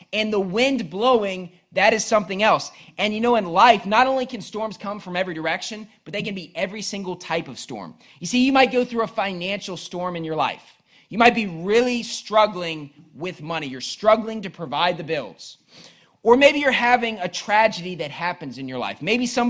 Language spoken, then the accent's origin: English; Bridgeport, West Virginia, United States; When I was growing up in Bridgeport, West Virginia, we had a house that didn't really adequately get rid of the water.